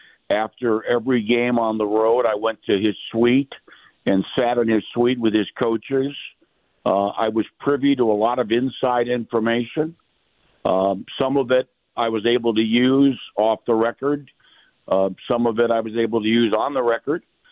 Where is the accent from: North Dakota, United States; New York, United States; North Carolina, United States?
New York, United States; Rochester; I'm from Rochester, New York. Okay. So Cooperstown is only a couple of hours from Rochester. And so for someone like myself who grew up wanting to be a baseball announcer